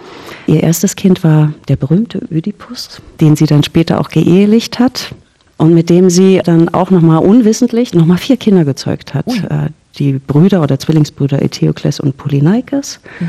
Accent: East Germany, Germany; Ich komme ja auch aus dem Osten

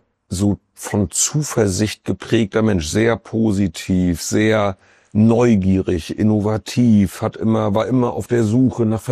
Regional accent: Schleswig-Holstein, Germany; weil man heute in Travemünde, ich bin da in der Nähe groß geworden

